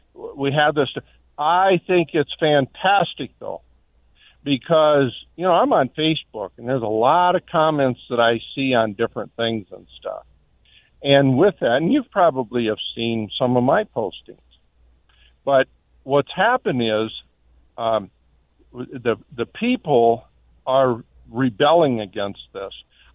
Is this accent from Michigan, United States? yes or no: yes; Michigan, United States; Now, I'm from Michigan originally, and I was there when his dad was the governor of Michigan, 2-term.